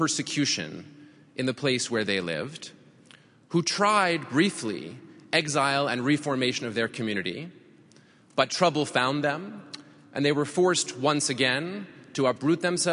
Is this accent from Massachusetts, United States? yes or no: yes; Massachusetts, United States; I speak, of course, of my home state, Massachusetts